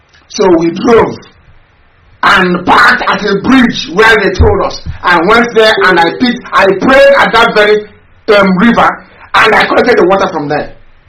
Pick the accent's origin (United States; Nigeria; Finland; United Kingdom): Nigeria; Niger Delta; We are Niger Delta. We are from the South.